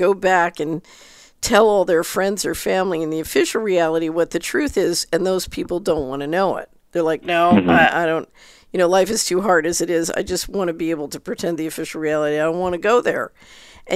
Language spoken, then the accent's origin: English; Philadelphia, Pennsylvania, United States; Philly, which is where I grew up. I grew up in West Philly.